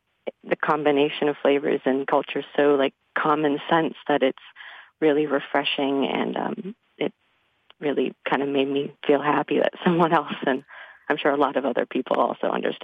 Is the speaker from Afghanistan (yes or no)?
yes; Afghanistan; also born or lived in United States / Turkey / Switzerland; now in Charleston, United States; I was born in the States and then I grew up in Afghanistan and Turkey and Switzerland, and I learned to cook, and a lot of my identity was shaped by those variety of cultural flavors